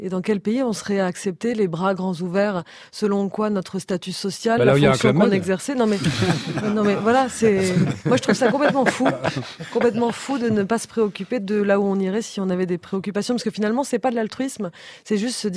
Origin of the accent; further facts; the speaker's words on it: France; je suis française